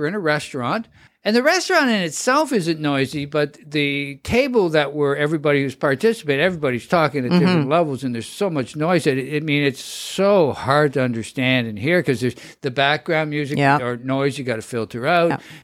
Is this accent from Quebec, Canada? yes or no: yes; Montreal, Quebec, Canada; because I've been surrounded by French my entire life. I mean, it's ridiculous. I grew up in Montreal.